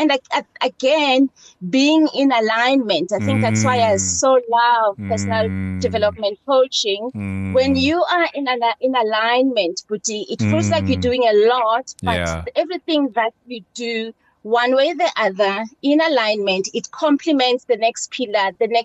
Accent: Tsakane, Gauteng, South Africa; also born or lived in Dundonald; I was born in Tsakane.

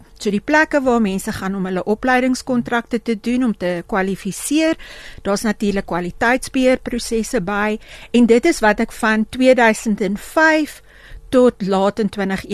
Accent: Johannesburg, Gauteng, South Africa; also born or lived in Potchefstroom; Ek is in Potchefstroom gebore, maar meeste van my vormingsjare was in Johannesburg. En in Fairland en in Linden, Linden hoofsaaklik.

